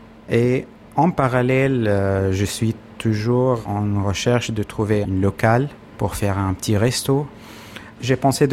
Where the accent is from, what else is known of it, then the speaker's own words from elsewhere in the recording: Syria; moved away as an adult; now in France; je viens de la Syrie, j'ai 39 ans et je suis réfugié politique en France depuis 5 ans presque.